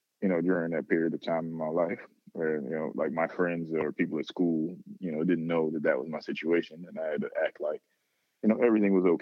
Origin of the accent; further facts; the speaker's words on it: Youngstown, Ohio, United States; During that period of time when I was growing up in Youngstown, it was, really, really rough, rough city that at the time was the murder capital of the country per capita.